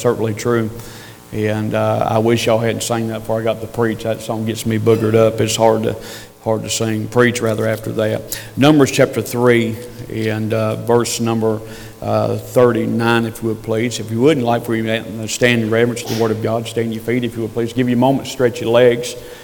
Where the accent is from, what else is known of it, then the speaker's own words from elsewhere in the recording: North Carolina, United States; we were born and raised in North Carolina.